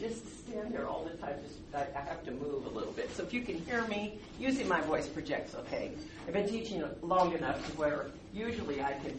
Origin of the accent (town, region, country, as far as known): California, United States